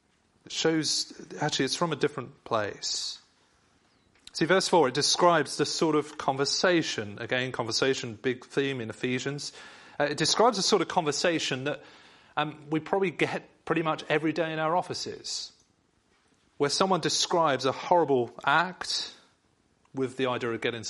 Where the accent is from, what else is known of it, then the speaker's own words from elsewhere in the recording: England, United Kingdom; now in France; because I'm not French, I'm English